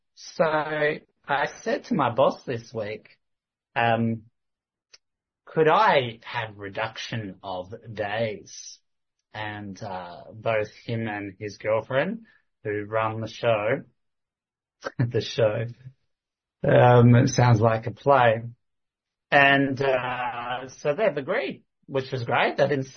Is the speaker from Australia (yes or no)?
yes; Kalgoorlie, Western Australia, Australia; I come from Kalgoorlie, and you know Kalgoorlie is a gold mining town, right?